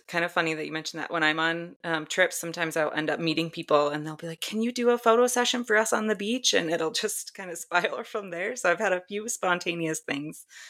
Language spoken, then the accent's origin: English; Minnesota, United States; I am a Vikings fan. I grew up in Minnesota.